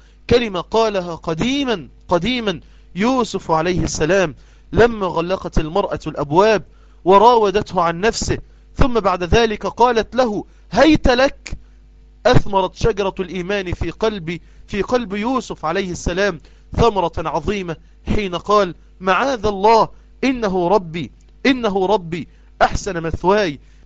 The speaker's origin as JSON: {"language": "Arabic", "country": "Egypt", "said": "زي ما نقول عندنا في مصر"}